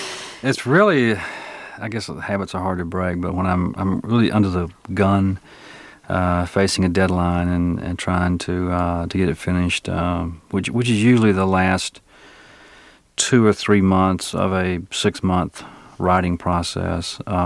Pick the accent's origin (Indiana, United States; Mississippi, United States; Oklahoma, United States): Mississippi, United States; Crenshaw; also born or lived in Black Oak, Arkansas; I was born in Black Oak, Arkansas, on a farm. We were cotton farmers. And I lived there for the first 6 years of my life. And then we decided to leave the farm because it was a pretty rough life. We moved to Crenshaw, Mississippi